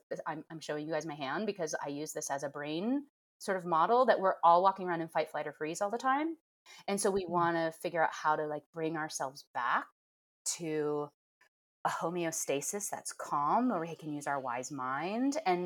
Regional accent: Midwest, United States; I grew up in the Midwest, and therapy wasn't something that was like talked about.

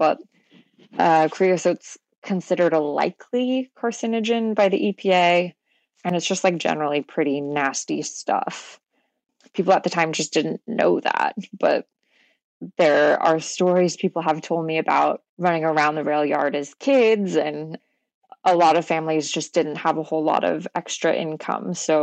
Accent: Houston, Texas, United States; I grew up in Houston and I was like, I understand Houston.

